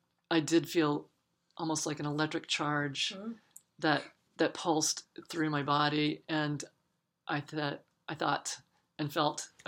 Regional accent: Amesbury, Massachusetts, United States; they had weekly classes in my hometown of Amesbury.

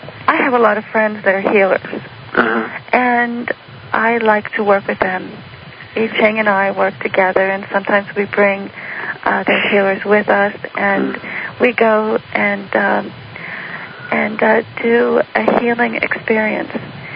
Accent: New York, United States; I love New York. I'm from New York. And it's always very exciting to come back home.

